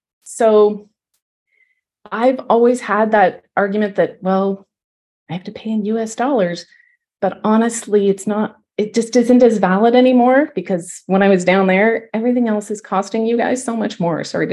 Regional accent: Canada; because I am Canadian, the one Canadian coach.

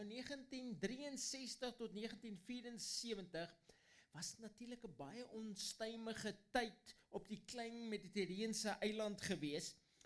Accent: Machadodorp, Mpumalanga, South Africa; En ek is amper hier groot geword, hier naby. Julle ken Misharudorp? Swan Horse Town en die perd het gevrek dorpie. Dis waar ek vandaan kom. Ek het daar groot geword.

